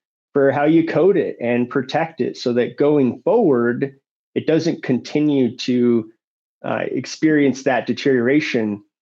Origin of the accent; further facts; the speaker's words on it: Denver, Colorado, United States; Well, I am from Denver, Colorado.